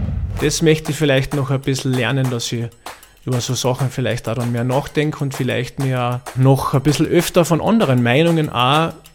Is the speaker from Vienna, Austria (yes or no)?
no; Tyrol, Austria; der ist in Lienz geboren. Und ich habe mir gedacht, ja schon, aber ich bin ja eigentlich aus dem Nachbarort.